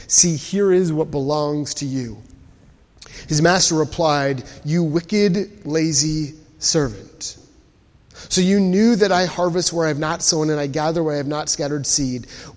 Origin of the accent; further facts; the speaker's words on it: Canada; because I'm Canadian